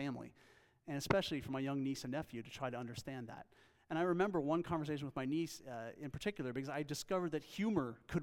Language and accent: English; Pennsylvania, United States; born there; For those of you who don't know me, I was born in Pennsylvania, and I'm a little shy about that, but I'll mention it yet one more time.